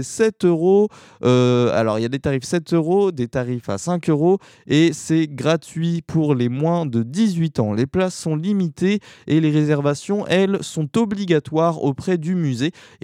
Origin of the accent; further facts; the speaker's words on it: Le Havre, Normandy, France; Le groupe est en tournée en Europe et s'arrête donc chez nous au Havre en première partie.